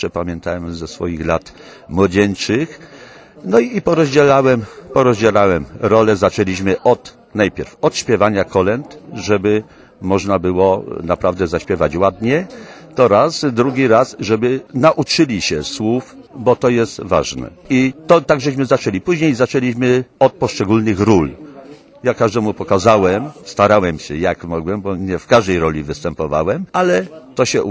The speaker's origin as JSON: {"language": "Polish", "town": "Zielonki", "region": "Lesser Poland", "country": "Poland", "lives_now": "Owczary, Poland", "said": "Ja ogólnie pochodzę z Zielonek, ale już większość lat spędzam w Owczarach"}